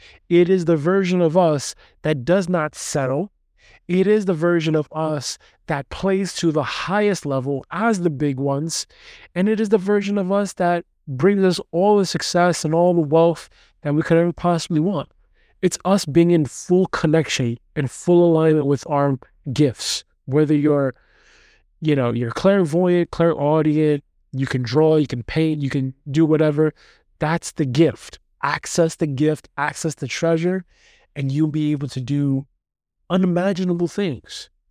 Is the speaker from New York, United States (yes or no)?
yes; Brooklyn, New York, United States; the environment growing up in Brooklyn